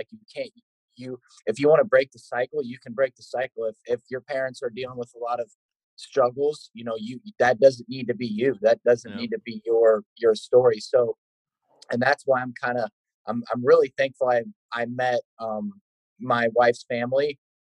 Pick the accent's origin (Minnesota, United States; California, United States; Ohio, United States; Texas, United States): Ohio, United States; I grew up wrestling in Ohio, and I went to his clubs, which is Team Jordan.